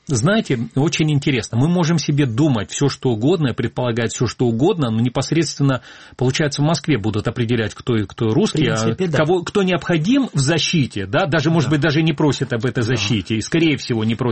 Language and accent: Russian; Crimea, Ukraine; Вот я, как крымчанин